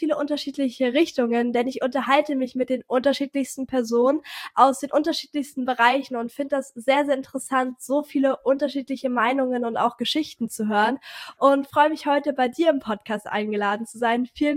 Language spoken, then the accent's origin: German; Hamburg, Germany; ich bin 17 Jahre alt, ich komme aus Hamburg